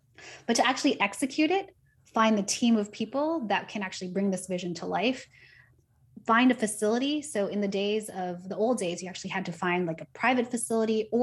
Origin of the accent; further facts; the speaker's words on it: San Diego, California, United States; So I'm Asian American and my parents immigrated from the Philippines. We grew up in a low-income neighborhood in San Diego.